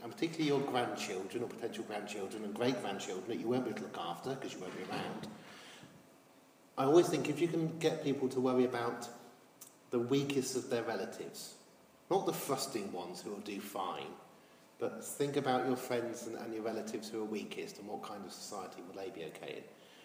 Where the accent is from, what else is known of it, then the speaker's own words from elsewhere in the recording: Oxford, South East England, United Kingdom; They were teenagers in Oxford. I grew up in Oxford. When I was 16 in Oxford, this lot were 18.